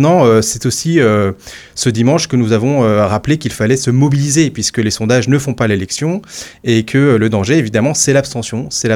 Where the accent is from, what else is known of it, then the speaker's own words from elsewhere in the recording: France; Enfin, nous sommes français, en fait.